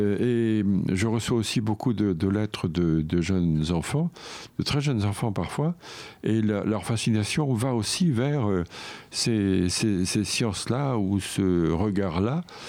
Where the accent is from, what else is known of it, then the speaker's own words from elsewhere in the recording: Vannes, Brittany, France; comme je suis né en Bretagne et que mes parents habitaient Vannes, mais qu'ils avaient une maison à la Trinité-sur-Mer.